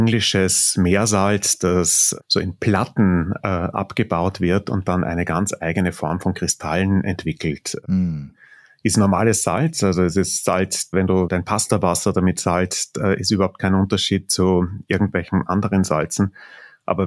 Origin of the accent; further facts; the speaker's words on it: Austria; ich bin nicht in der Türkei aufgewachsen, sondern in Österreich.